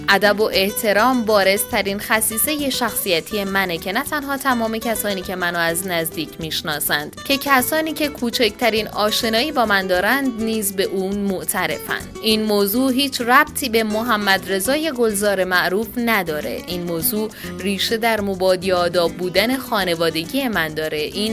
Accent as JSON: {"language": "Persian", "country": "Iran", "said": "قطعاً به عنوان یک ایرانی دیدار با رئیس جمهور نازنین کشورم برایم بسیار افتخارآمیز و دوست داشتنی است"}